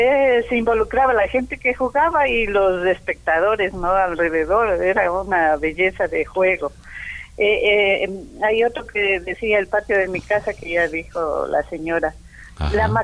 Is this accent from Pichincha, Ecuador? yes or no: no; Riobamba, Chimborazo, Ecuador; En Riobamba te estoy diciendo, porque yo mi niñez y parte de mi adolescencia pasé en Riobamba.